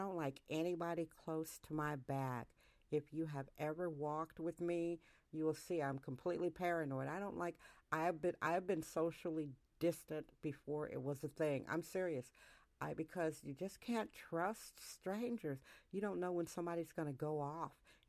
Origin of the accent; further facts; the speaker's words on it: Wisconsin, United States; I'm corny as they come. I'm from Wisconsin.